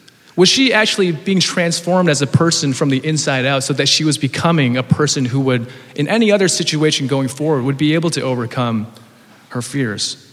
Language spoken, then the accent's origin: English; New York, United States; I find that funny that as a New Yorker, you go to the suburbs and that's where your dreams die.